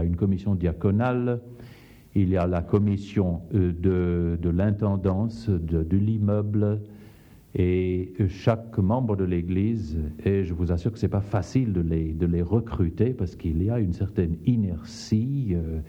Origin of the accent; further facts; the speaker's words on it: Zambia; also born or lived in Angola; Je suis moi-même fils de missionnaire. Je suis né en Zambie et j'ai vécu toute mon enfance tantôt en Zambie, tantôt en Angola.